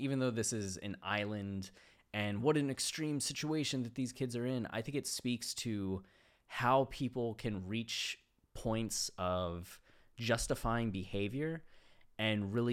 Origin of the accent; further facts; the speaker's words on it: Canal Fulton, Ohio, United States; my hometown, Canal Fulton, Ohio, small, 5,000 people, nobody was really that big of a dick.